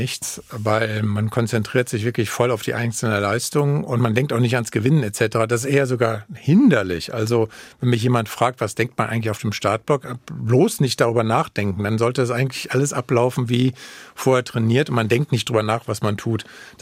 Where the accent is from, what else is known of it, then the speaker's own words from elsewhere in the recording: Frankfurt, Hesse, Germany; bin damals als Frankfurter nach Offenbach gegangen in den Schwimmclub, weil damals in Frankfurt es keinen ordentlichen Schwimmclub gab.